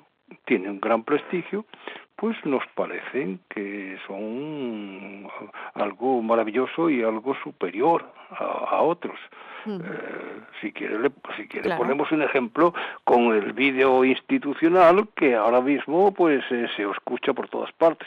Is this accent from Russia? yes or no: no; Andalusia, Spain; pero claro, yo no seseo. Hay otros que cesean y otros que distinguimos. No somos menos andaluces unos que otros, ¿no?